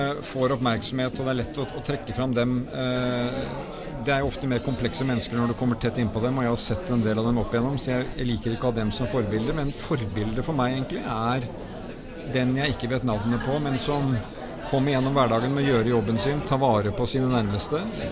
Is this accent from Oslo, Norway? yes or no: yes; Oslo, Norway; Men jeg er en mann fra Oslo.